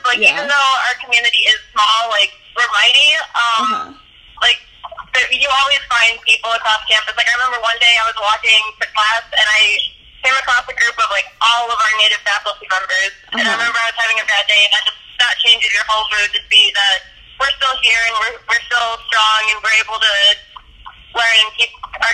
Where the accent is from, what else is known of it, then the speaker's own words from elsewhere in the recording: Cleveland, Ohio, United States; because I grew up in Cleveland, so we, of course, had, like, Chief Wahoo